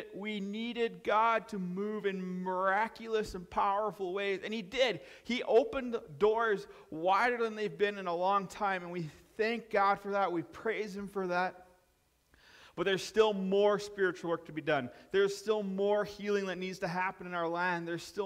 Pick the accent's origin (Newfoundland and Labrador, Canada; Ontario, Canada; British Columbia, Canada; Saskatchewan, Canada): Saskatchewan, Canada; Of course, growing up in Saskatchewan, I bleed green